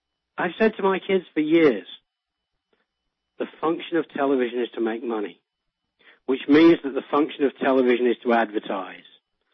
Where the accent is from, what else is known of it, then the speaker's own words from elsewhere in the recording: England, United Kingdom; born there; When I was a child, I was born in 1955 in England